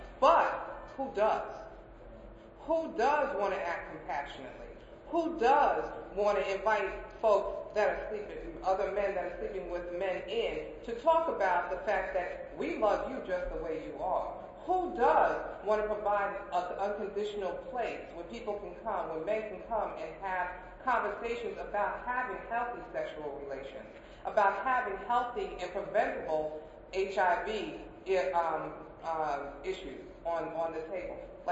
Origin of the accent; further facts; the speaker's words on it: New York, United States; In Kansas City, you know, it's the Midwest. I'm from New York, I'm used to broadly looking at humanity as a whole.